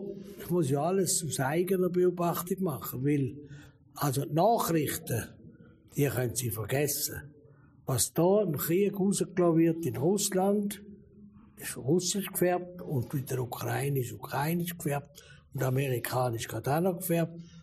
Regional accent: Switzerland; also ich bin ja ein Schweizer, ein Offizier, ich bin Regimentskommandant von der Schweizer Armee.

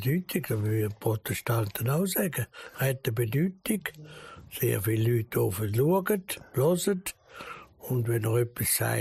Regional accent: Zurich, Switzerland; Aber ich bin Protestant und ich bin Zürcher.

